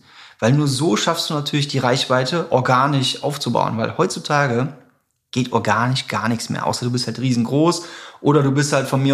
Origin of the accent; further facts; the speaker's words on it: Bergheim, North Rhine-Westphalia, Germany; Ja, ich komme aus Bergheim, ich zähle mich mal dazu.